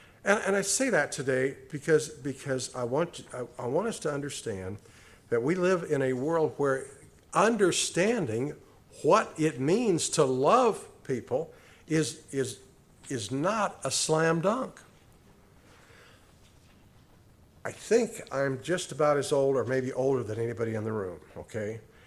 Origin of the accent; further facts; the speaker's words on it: Arizona, United States; the beauty of Cochise County, and growing up in Cochise County